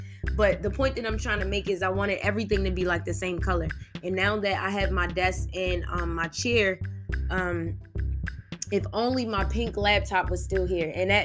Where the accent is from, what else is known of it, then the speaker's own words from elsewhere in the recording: Baltimore, Maryland, United States; Guys, if you don't know, I'm from Baltimore, Maryland. This is where I live.